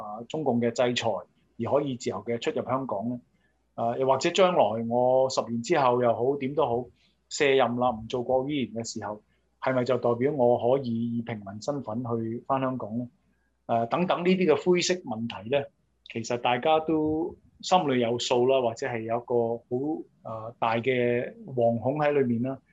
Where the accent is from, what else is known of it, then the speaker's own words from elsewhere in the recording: Canada; 就是香港700萬人都是好像我們加拿大人那樣